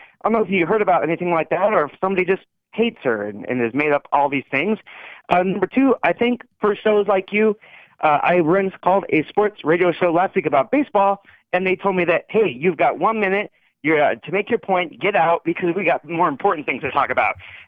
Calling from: Las Vegas, Nevada, United States; in Vegas.

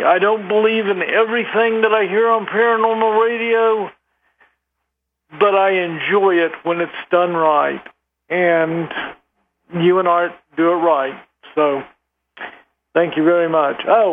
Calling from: Colorado Springs, Colorado, United States; I'm calling from Colorado Springs.

